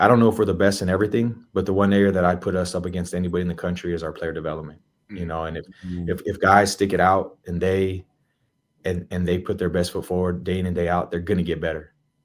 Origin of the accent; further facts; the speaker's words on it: Montebello, California, United States; I grew up in East LA and Montebello to be specific. And the reality was there wasn't a lot of opportunity where I grew up.